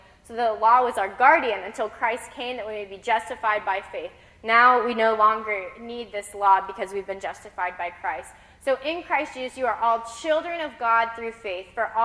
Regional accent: Illinois, United States; Like, coming to EMU, I was from Illinois.

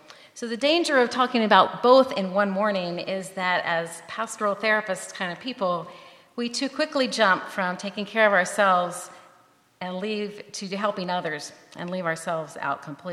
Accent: Scottdale, Pennsylvania, United States; I grew up in Scottsdale, Pennsylvania, when it was the word capital of the Mennonite Church.

